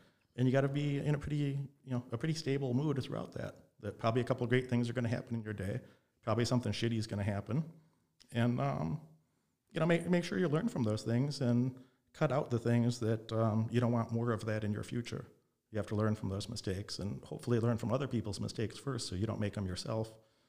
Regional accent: Illinois, United States; also born or lived in Las Vegas, Nevada; I was raised in Illinois, in Nevada, back and forth in Las Vegas and Illinois a lot of my childhood.

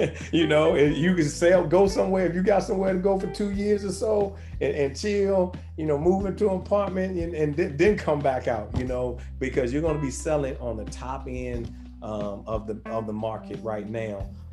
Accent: Petersburg, United States; I'm proud that I'm from Petersburg. I'll tell you in a minute that I'm from Petersburg. The city was good to me. I learned everything I need to know right there in the city of Petersburg.

